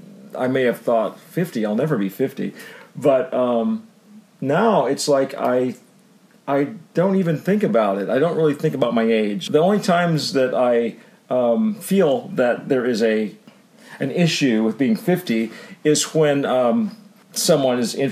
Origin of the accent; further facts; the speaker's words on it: Lafayette, Indiana, United States; I grew up in Lafayette, Indiana, so the middle of corn and pigs and cows, and everyone works on farms